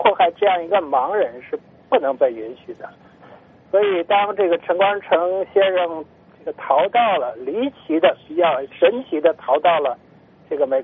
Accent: China; 然后我们中国人现在每天都在说中国梦

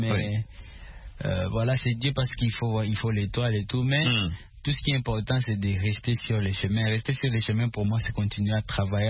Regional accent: Goma, North Kivu, DR Congo; chez moi à Goma, obligatoirement, j'ai un gros projet peut-être pour l'année prochaine

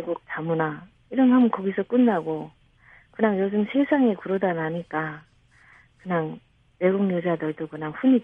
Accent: North Korea; now in South Korea; 나는 북한 사람이라는 것을 내 스스로가 가져왔더라고요.

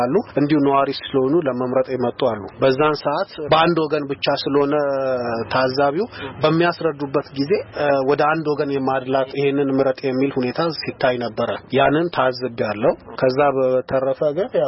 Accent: Hawassa, Sidama, Ethiopia; ነዋሪነቴ በሐዋሳ ከተማ ነው፣ ትውልዴም እዚሁ ሐዋሳ ነው።

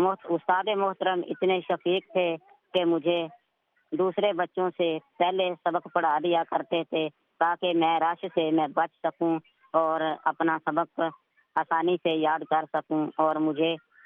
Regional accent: Hasna, Punjab, Pakistan; گاؤں ہسنا, تحصیل چونیا, ضلع قصور کا رہنے والا ہوں.

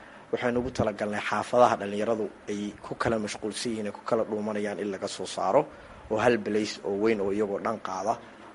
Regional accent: Galkayo, Mudug, Somalia; anugu Gaalkacyo ayaan ku dhashay, intaasaan kol ekaada waan ku koray

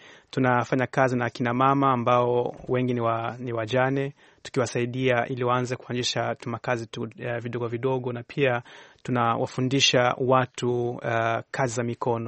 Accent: DR Congo; born there; Wazazi wangu walikimbia ghasia za 72 nami nimezaliwa Kongo katika makambi.

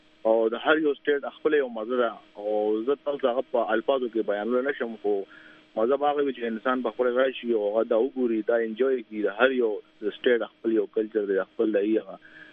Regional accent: Mardan, Khyber Pakhtunkhwa, Pakistan; now in Los Angeles, United States; مونږ جی د مردان یو

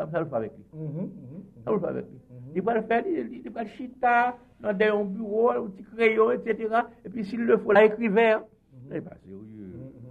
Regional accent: Haiti; moi-même, en tant qu'haïtien, C'est pas parce que l'intellectuel, nous sommes bonnards pour ne pas connaître le pays.

